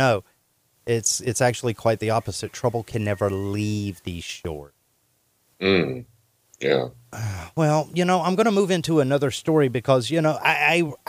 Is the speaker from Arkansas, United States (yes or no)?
no; Hawaii, United States; I'm going to stop bashing on my home state right now of Hawaii